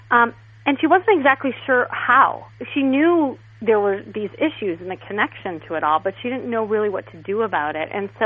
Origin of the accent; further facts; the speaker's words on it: Chicago, Illinois, United States; now in Los Angeles, United States; I find myself always having to introduce myself like, but I'm from Chicago. Like, I never say I'm from LA.